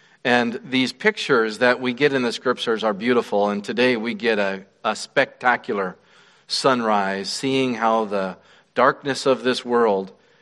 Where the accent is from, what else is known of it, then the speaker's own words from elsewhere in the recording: Wyoming, United States; Where I was raised in Wyoming, there were people living on the north side of Snow King, right in town